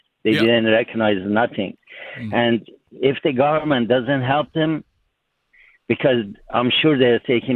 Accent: Iran; I was born and raised in Iran. And the first revolution, I was there, and I saw what happened to Iranian people.

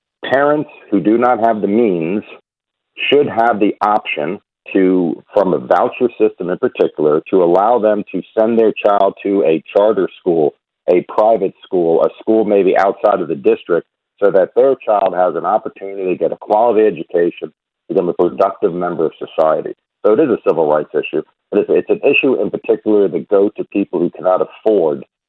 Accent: Michigan, United States; So here in my home state of Michigan, we probably had have the most restrictive of the Blaine Amendments.

